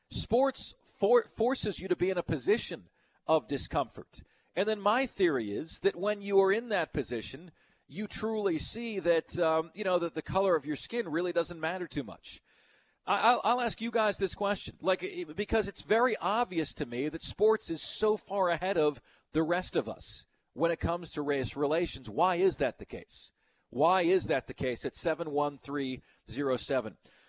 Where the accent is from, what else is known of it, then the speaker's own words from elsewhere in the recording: Houston, Texas, United States; when I was growing up in Houston, Texas, naturally segregated.